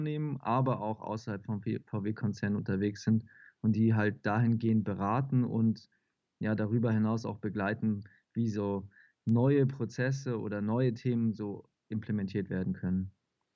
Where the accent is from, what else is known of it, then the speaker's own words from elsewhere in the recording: Hamburg, Germany; born there; now in Ludwigsburg, Germany; Ich komme aus Ludwigsburg, gebürtig komme ich aber aus Hamburg, aus dem schönen Hamburg.